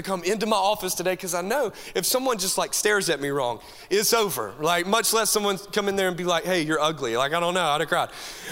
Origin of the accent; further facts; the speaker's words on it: Coleman, United States; Well, I'm super pumped to be here in my hometown, Coleman, and man, I can't ever approach the stage without giving it some honor.